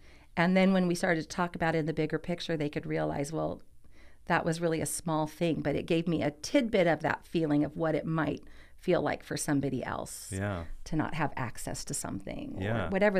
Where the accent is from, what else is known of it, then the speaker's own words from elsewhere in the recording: Fullerton, California, United States; And both Pam and I grew up in Fullerton.